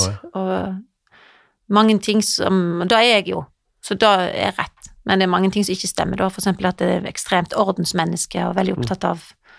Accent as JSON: {"language": "Norwegian", "town": "Jondal", "region": "Vestland", "country": "Norway", "moved": "yes", "lives_now": "Denmark", "said": "Ja, det er der jeg kommer fra."}